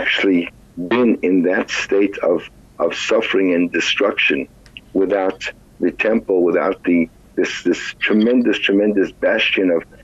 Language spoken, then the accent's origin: English; United States; Not the situation in America, and I'm an American, but the American politics seems absolutely completely unreasonable.